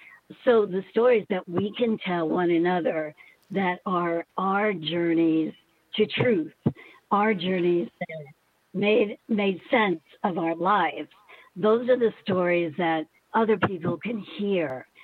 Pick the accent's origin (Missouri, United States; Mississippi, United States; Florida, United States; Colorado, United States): Mississippi, United States; Was when I grew up in Mississippi on the Gulf Coast, I was younger, like 7 and 8 and 9 maybe.